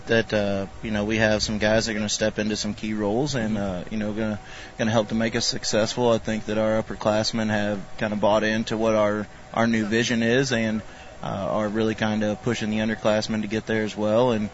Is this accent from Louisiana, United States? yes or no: no; Jacksonville, Illinois, United States; Born and raised in Jacksonville. I played for JHS and then went and played 4 years for Monmouth College